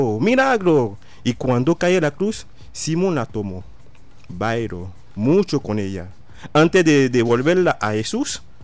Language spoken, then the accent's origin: Spanish; Haiti; Spanish is a second language; en el caso de Haití, nosotros venimos somos descendientes africanos de tribus diferentes